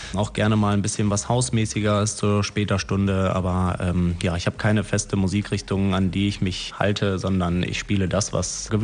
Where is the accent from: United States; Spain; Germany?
Spain; Als Spanier hat man da so ein bisschen Rhythmus im Blut.